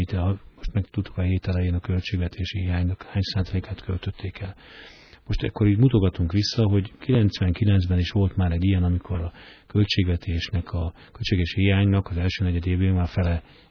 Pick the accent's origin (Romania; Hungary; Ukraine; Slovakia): Hungary; Azért mi magyarok vagyunk. Lehetünk szocialisták, lehetünk fideszesek, MDF-esek, SZDSZ-esek, de magyarok vagyunk.